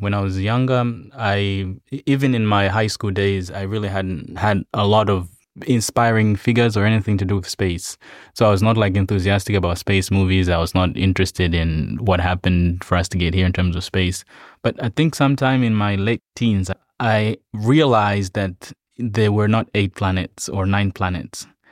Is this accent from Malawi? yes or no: yes; Malawi; That's where I grew up. Malawi is in Central Africa, Southeast Africa.